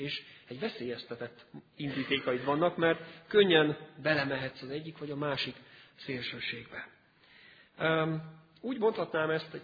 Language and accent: Hungarian; Budapest, Hungary; Azon én személyesen ott tudtam lenni, mint budapesti